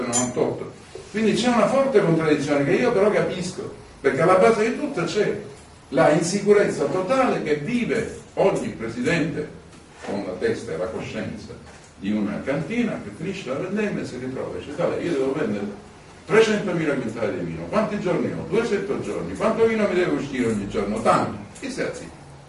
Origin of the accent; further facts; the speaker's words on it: Sicily, Italy; se mi presentavo e dicevo sono siciliano